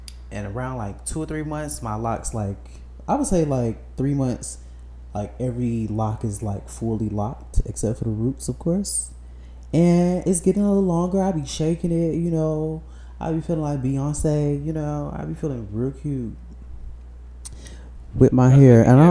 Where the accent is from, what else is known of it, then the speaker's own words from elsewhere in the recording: Chicago, Illinois, United States; I'm from Chicago.